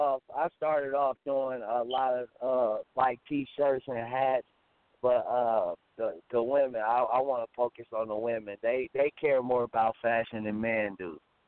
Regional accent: Omaha, Nebraska, United States; It's tomorrow, May 19th, in my hometown, Omaha, Nebraska.

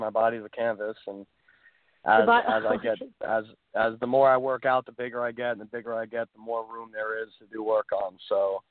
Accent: United States; Oh, I'm an American, Andrea, but Texas is almost its own country.

